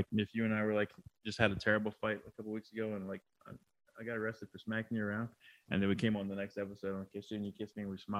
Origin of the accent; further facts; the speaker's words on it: Lafayette, Louisiana, United States; another guy I love a lot from my hometown, Lafayette, Louisiana.